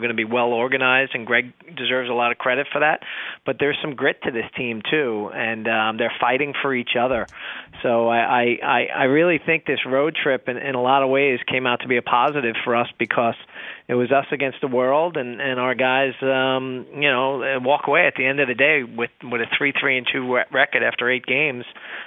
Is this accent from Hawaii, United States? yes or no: no; New York, United States; It's a lot like where I grew up in New York